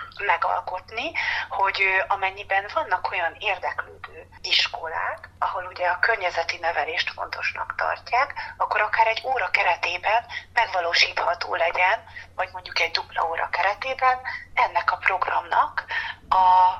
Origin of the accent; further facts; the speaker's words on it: Csongrád-Csanád, Hungary; én a Dorozsma-Majsai homokháton nőttem fel, és kislánykoromban, amikor pici voltam, akkor homokozni akartam, akkor csak kimentem a ház mögé